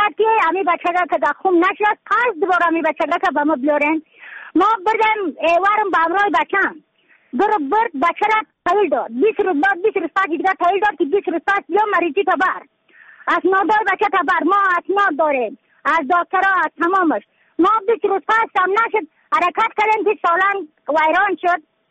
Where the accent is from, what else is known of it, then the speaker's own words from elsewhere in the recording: Yaftal, Badakhshan, Afghanistan; از بدخشان هستم، مرکز بدخشان، ولسوالی یکل پایان، قیره وینگ